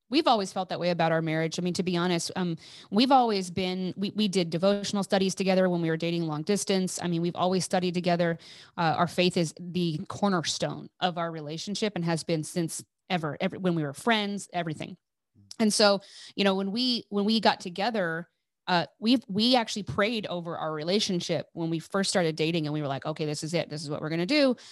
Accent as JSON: {"language": "English", "town": "Eugene", "region": "Oregon", "country": "United States", "tie": "born or raised there", "said": "By the way, I grew up in Eugene, just so you know, I'm from there."}